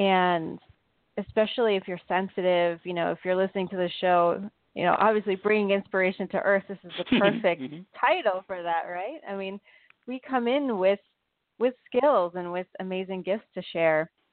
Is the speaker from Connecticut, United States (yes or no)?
yes; Connecticut, United States; I'm also from Connecticut.